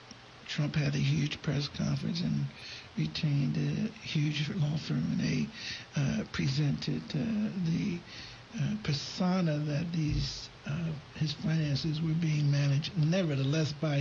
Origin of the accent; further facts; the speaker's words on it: Philadelphia, Pennsylvania, United States; I mean, I'm from Philly, and North Philly, and I've traveled around